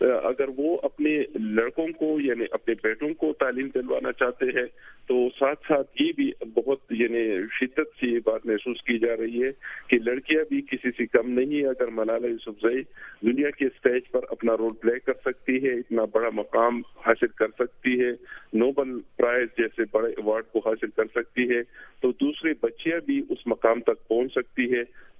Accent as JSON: {"language": "Urdu", "region": "Khyber Pakhtunkhwa", "country": "Pakistan", "said": "اور پھر میرا تعلق چونکہ خیبر پختونخوا سے ہے"}